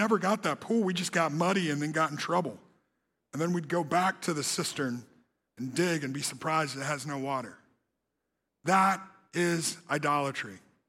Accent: Gaston, South Carolina, United States; And the image of that makes me think of my life growing up in Gaston, South Carolina. I was like a little redneck who didn't know nothing.

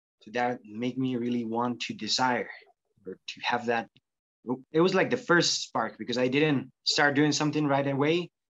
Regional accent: Costa Rica; I'm from Costa Rica. I'm 21 years old.

